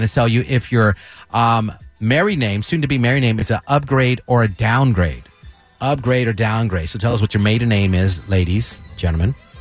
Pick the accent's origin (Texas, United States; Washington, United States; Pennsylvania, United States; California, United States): Pennsylvania, United States; Philadelphia; I was born in Philly. I'm from Philly.